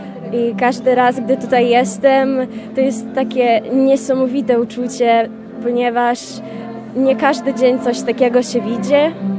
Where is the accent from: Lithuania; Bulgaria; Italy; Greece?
Lithuania; Vilnius, Vilnius County; Jestem z Wilna … jestem uczennicą gimnazjum imienia Jana Pawła II.